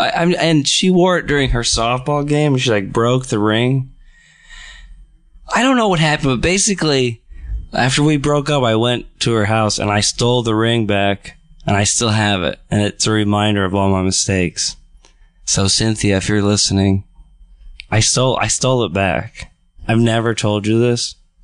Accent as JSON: {"language": "English", "town": "Los Angeles", "region": "California", "country": "United States", "tie": "born or raised there", "said": "So, you know, growing up in Los Angeles was great."}